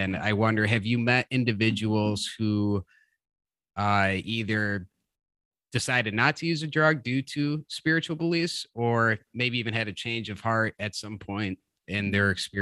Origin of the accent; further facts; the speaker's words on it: Illinois, United States; For example, my home state of Illinois does not have any sort of program or legislation in the works for patients in this situation.